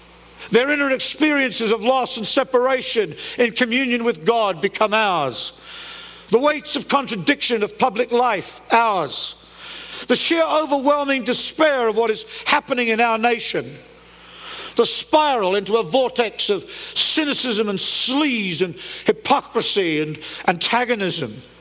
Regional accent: United States; It's been an awful rinse cycle to be in as an American, viewing what is going on in the public square

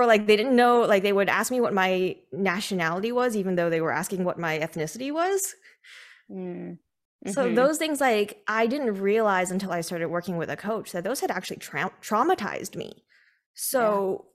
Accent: California, United States; moved away as an adult; I grew up in California in the Bay Area, so I was surrounded by Asians. My high school was like 80% Asian when I graduated. And then I moved to Arizona to go to ASU

